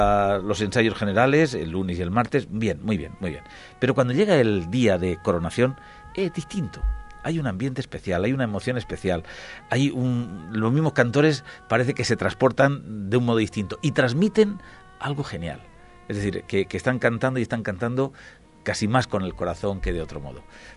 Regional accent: Catral, Valencian Community, Spain; Yo soy de Catral y era costumbre de mi familia, tiempos atrás, venirse a Elche a ver el Misteri.

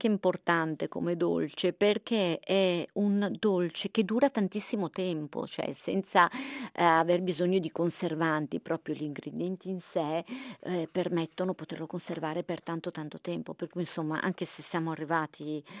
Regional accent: Piedmont, Italy; Io essendo piemontese sinceramente apprezzo molto quello della mia regione perché mi piacciono molto le nocciole.

